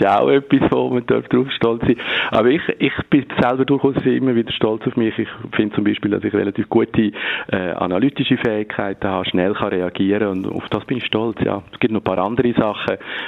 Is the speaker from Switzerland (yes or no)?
yes; Switzerland; wo wir als Schweizer immer das Gefühl haben, die grossen Brüder